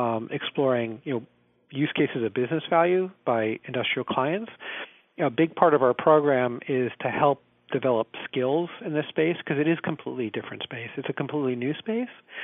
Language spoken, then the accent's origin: English; New York, United States; You know, I grew up in the Hudson Valley, right?